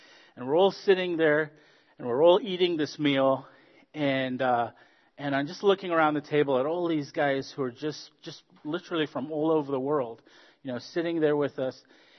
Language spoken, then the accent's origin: English; Zambia; I promise you I am from Africa. I was born and raised in Zambia in South Central Africa. My mom is South African. My dad is Zambian.